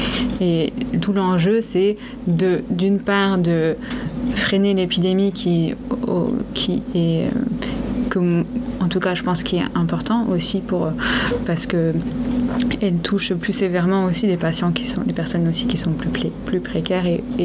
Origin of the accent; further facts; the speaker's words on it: Brittany, France; Moi, je suis de Bretagne et du coup, parfois, ça me donne envie de revoir un peu les gens de là-bas.